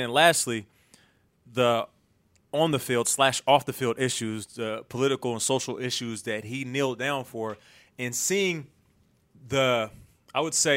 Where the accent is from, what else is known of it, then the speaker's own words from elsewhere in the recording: Seattle, Washington, United States; In Seattle. I'm from Seattle.